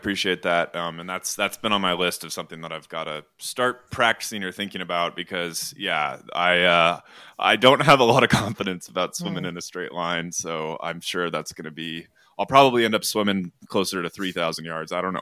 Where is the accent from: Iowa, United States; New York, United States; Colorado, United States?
Colorado, United States; Evergreen; It starts in my hometown of Evergreen, Colorado. So I, you know, grew up, my dad would do it.